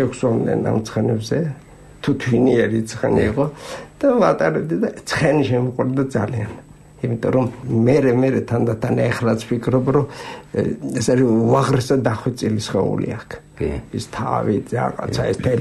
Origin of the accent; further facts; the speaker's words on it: Norio, Samegrelo-Zemo Svaneti, Georgia; სოფელში მე სადაც დავიბადე ეს არის აბაშის რაიონის სოფელი ნორიო. სკოლაში რო წავედი, სკოლა იყო 4-5 კილომეტრზე ფეხით უნდა